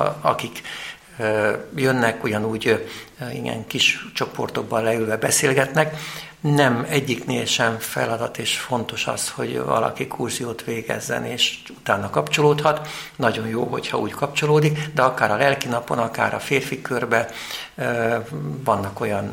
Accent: Budapest, Hungary; én a Ferencvárosban, 9. kerületben nőttem föl, ahol hát engem, hát ez elég zűrös környékem

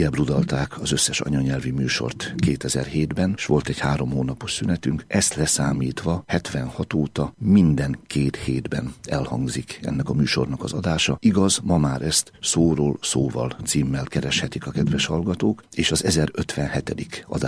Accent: Olaszliszka, Borsod-Abaúj-Zemplén, Hungary; És mivel Tokajhegyaljai vagyok, a mára hírhetté vált olasz tiszkáról származom, Sárospatakon jártam gimnáziumba, tehát minden a gyerekkorom kapcsán Széphalom környékéhez köt.

